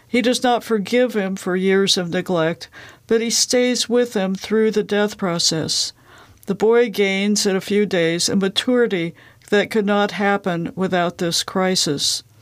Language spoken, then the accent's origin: English; Lawrence, Kansas, United States; from Lawrence, Kansas, and I'm here as part of the High Plains Public Radio Readers Book Club.